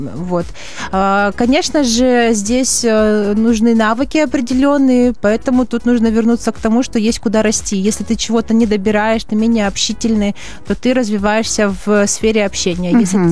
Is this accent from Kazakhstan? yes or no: no; Sevastopol, Ukraine; also born or lived in United Arab Emirates; now in Bishkek, Kyrgyzstan; Я вообще из Севастополя родом, познакомилась со своим мужем в Эмиратах.